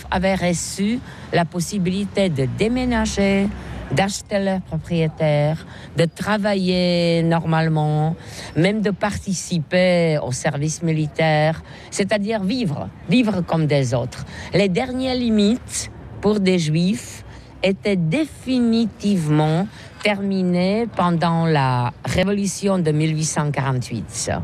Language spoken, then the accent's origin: French; Czechia; nous avons eu chez nous, en Tchéquie, aussi un camp qui est connu, le camp Terezin.